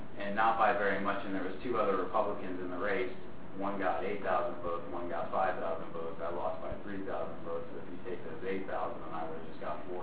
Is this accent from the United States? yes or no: yes; West Point, New York, United States; born there; My brother was born on a German air base, and then I was born in West Point.